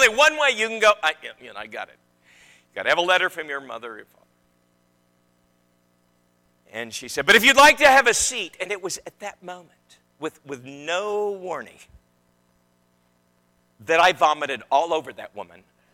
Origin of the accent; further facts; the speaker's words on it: Neosho, Missouri, United States; I'm from the Ozarks. My elementary school, I was raised in Neosho, Missouri.